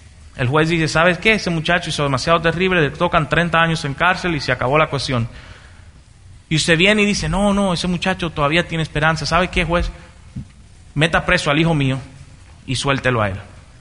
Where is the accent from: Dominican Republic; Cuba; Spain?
Dominican Republic; ¿O es solamente en mi país? Ay, ya sí fue, ¿verdad? Los dominicanos estamos presos, qué problema.